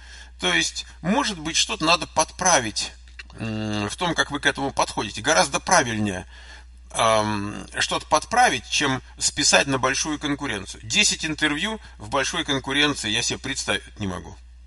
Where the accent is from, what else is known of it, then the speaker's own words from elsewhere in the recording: Moscow, Russia; Я родился на Войковской, потом мы жили в Лефортово много лет, потом мы жили хорошо во Мневнике, улица Демьяна Бедного.